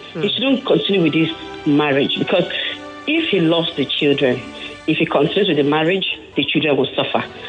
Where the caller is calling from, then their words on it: Ikeja, Lagos, Nigeria; I'm calling from Ikeja.